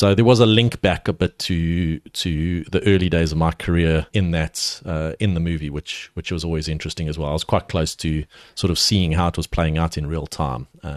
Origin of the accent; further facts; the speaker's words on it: Edenvale, Gauteng, South Africa; I grew up in Johannesburg. I grew up in the Vale, in Edenvale, okay.